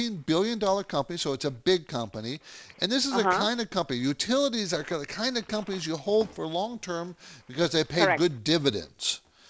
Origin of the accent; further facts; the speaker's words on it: San Diego, California, United States; I grew up in San Diego, so know San Diego very well.